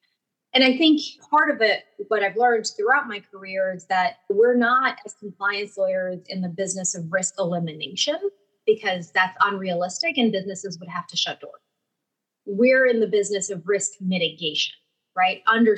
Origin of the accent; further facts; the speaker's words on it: Nicaragua; first language Spanish; English is a second language; Because I'm originally from Nicaragua and Spanish is my first language, I do focus a significant amount of my practice in the Latin American region.